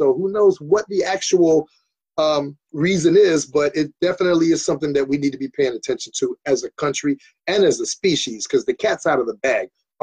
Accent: South Carolina, United States; moved away as an adult; now in Chicago, United States; I grew up eating everything in South Carolina. I moved to Chicago at 21

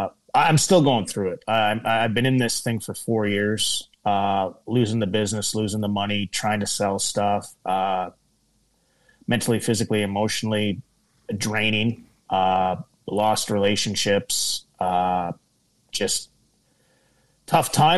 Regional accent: Kenora, Ontario, Canada; I had the opportunity to open a restaurant here in Kenora, Ontario, which is my hometown.

